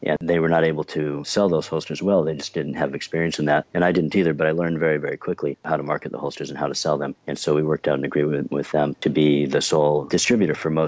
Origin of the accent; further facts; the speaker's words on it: Alaska, United States; And I grew up in Alaska, mostly in bush villages, sort of a lifestyle combining Tom Sawyer in the 1960s and everything else.